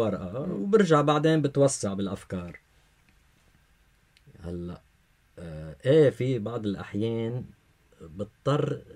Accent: Lebanon

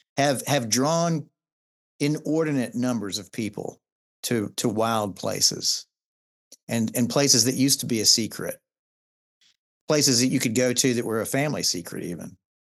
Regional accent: Georgia, United States; I was raised in Georgia, and I have a real strong attachment to my Southern heritage as well.

